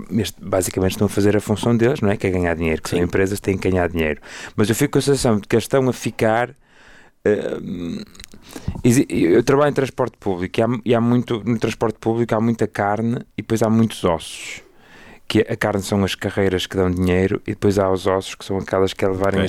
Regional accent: Santo Tirso, Norte, Portugal; Eu cresci em Santo Tirso, não sei se conheces Santo Tirso. Sim. É uma terra relativamente Sim. pequena.

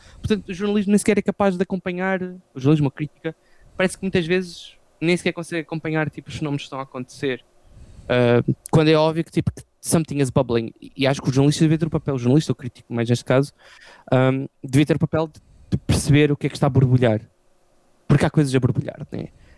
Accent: Cocoxães, Portugal; eu vou dar um exemplo da minha terra, Cocoxães. Quando eu estava a crescer, pá, ninguém na minha escola tinha bandas.

